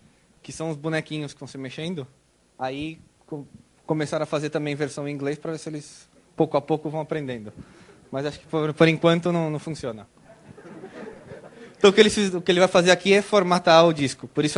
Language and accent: Portuguese; Brazil; Como eu sou brasileiro, eu ia contar uma piada de português, mas é melhor não.